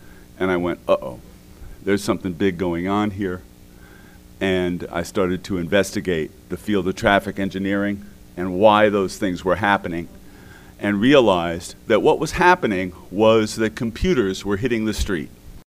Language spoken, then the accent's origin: English; New York City, New York, United States; You know, when I grew up in New York City, and at that time everything just changed